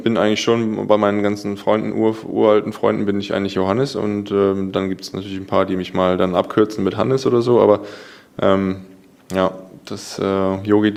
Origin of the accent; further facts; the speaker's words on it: Northern Germany, Germany; born there; now in Stuttgart, Germany; bin 38 Jahre bald alt, noch 37. Ja, bin gebürtig aus dem Norden Deutschlands, lange im HSV gespielt, bin jetzt schon in meiner jetzt fünften Saison beim TVB Stuttgart.